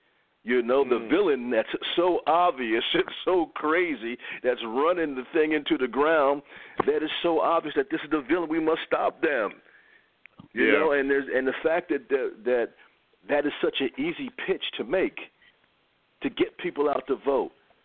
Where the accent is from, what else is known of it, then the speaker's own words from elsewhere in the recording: United States; I'm from the United States. That doesn't happen here.